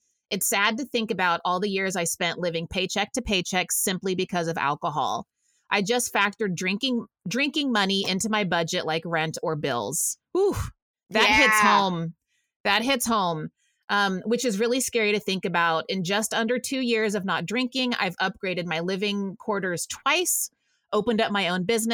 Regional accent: Waco, Texas, United States; you know, growing up in, you know, in my hometown of Waco, Texas, there wasn't a ton to do.

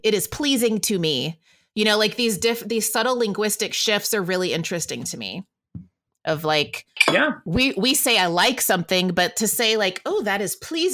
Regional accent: Texas, United States; I'm Mexican and I'm from Texas, so I was around Spanish a lot.

